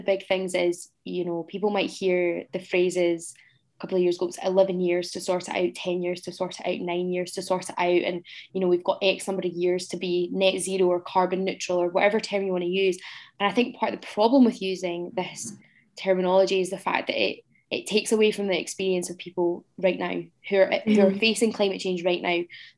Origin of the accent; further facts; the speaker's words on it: Glasgow, Scotland, United Kingdom; And like, I'm from Glasgow, so please no more rain.